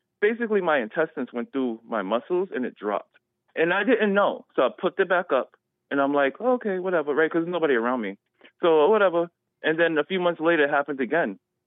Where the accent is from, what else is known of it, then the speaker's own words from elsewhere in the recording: New York, United States; You know, I'm from New York, so I used to be vigilant, very aware of my surroundings.